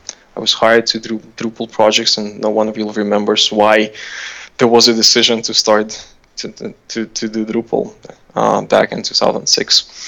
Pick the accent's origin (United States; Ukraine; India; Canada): Ukraine; being an engineer in a post-Soviet country, I come from Ukraine